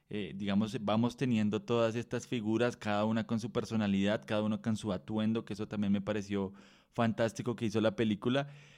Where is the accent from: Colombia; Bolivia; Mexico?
Colombia